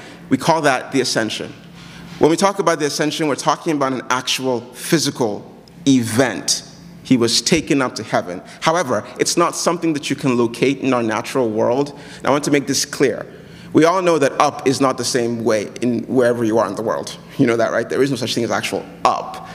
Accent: Nigeria; And I come from Nigeria, where this is just common news

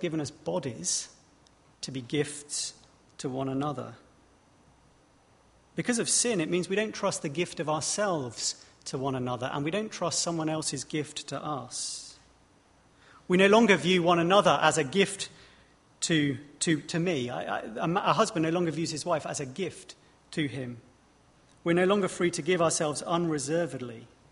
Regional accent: England, United Kingdom; I'm English, after all.

